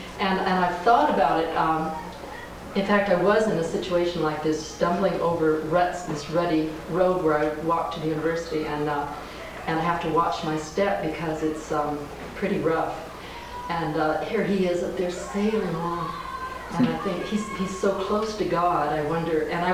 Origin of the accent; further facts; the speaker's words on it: Reno, Nevada, United States; I'm from Reno, which is very famous for hot air balloon races.